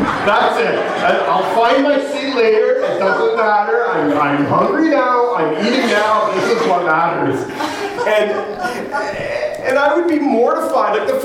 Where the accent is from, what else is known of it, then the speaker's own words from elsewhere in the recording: Canada; I wait patiently, kindly, timidly, because I'm Canadian.